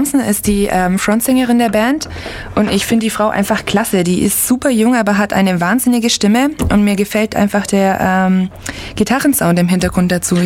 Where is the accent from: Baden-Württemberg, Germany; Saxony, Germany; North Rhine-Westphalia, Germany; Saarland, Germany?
Baden-Württemberg, Germany; Ulm; Ja, ich bin in Ulm groß geworden, Ulm und Umgebung.